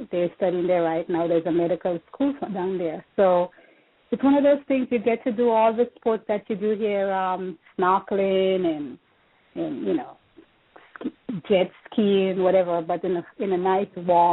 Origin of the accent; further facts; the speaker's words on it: St. George's, Saint George, Grenada; I grew up in St. George's, Grenada, which is Grenada's Spice Island.